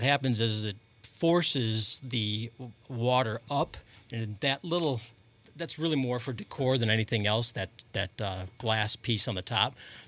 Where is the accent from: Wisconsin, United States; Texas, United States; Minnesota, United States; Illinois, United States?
Illinois, United States; Well, I'm from the Illinois area, dare I say that.